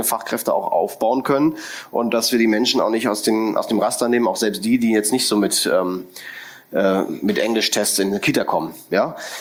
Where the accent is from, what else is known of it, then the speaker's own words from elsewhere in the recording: Berlin, Germany; auch als Berliner und derjenige, der lang hier gearbeitet hat